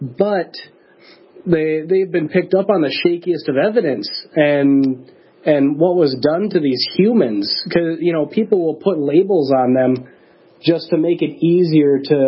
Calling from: Minneapolis, Minnesota, United States; because there's not a lot of us here in Minneapolis

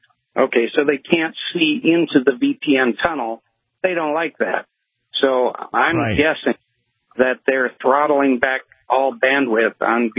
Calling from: Birmingham, Alabama, United States; Hello, guys. I'm just about in Birmingham, Alabama.

